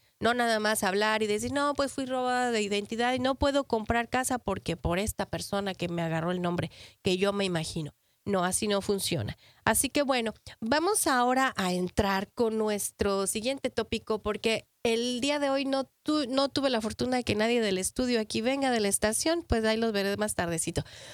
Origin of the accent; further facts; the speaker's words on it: Mexico; Yo soy mexicana.